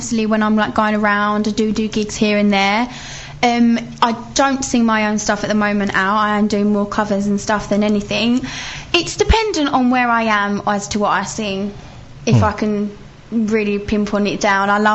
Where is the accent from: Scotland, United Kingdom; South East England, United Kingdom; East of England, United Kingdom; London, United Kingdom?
East of England, United Kingdom; Brentwood; Yeah, I'm from Brentwood.